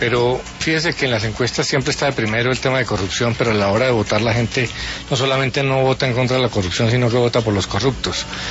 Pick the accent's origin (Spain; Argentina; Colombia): Colombia; violentos somos todos los colombianos.